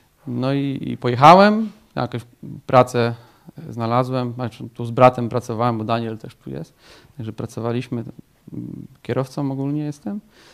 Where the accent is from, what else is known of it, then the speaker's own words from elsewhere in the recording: Tomaszów Mazowiecki, Łódź Voivodeship, Poland; Pochodzę ogólnie z Tomaszowa Mazowieckiego i nawróciłem się w tamtym roku, w 2018, w marcu. Pochodzę z rodziny katolickiej